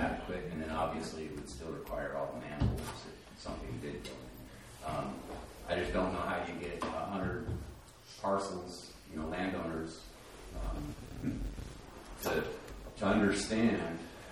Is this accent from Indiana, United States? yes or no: no; Cheyenne, Wyoming, United States; I grew up in Cheyenne, and we had we lived in the South Side rural sewer district. It was not part of the city of Cheyenne.